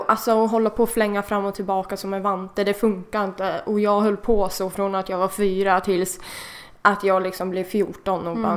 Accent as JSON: {"language": "Swedish", "town": "Norrköping", "region": "Östergötland", "country": "Sweden", "tie": "born or raised there", "said": "Jag är uppvuxen i Norrköping, i Svärtinge, som ligger lite utanför."}